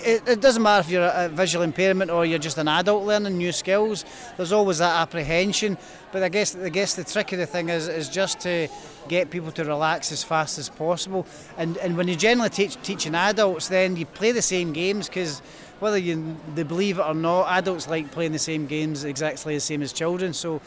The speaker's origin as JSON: {"language": "English", "town": "Glasgow", "region": "Scotland", "country": "United Kingdom", "said": "I am a Glaswegian, and I'm just back."}